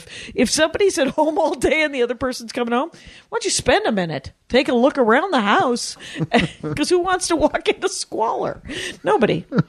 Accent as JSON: {"language": "English", "town": "Milwaukee", "region": "Wisconsin", "country": "United States", "said": "Hi, I'm from Milwaukee."}